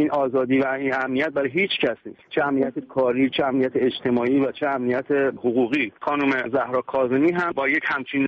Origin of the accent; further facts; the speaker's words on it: Iran; من ایرانی هستم